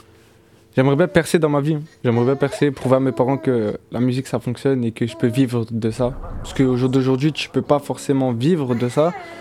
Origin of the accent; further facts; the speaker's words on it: Strasbourg, Grand Est, France; J'ai grandi à Strasbourg, à Haute-Pierre. Ce qui a fait que j'ai habité à la Méno aussi, c'est que mes parents, ils se sont divorcés.